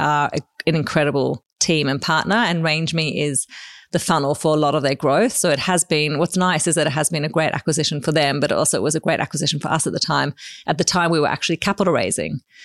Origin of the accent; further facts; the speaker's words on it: Sydney, New South Wales, Australia; So I grew up in Sydney